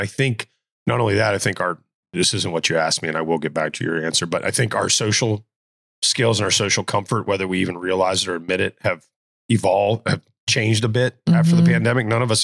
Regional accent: Pennsylvania, United States; now in Virginia, United States; I'm from Pennsylvania, where there were bars. I came to Virginia.

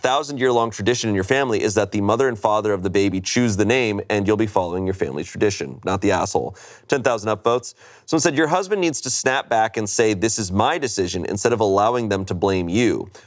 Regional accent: United States; It was just like, you know, we're American, but like, we still are like, oh, but we're Irish heritage.

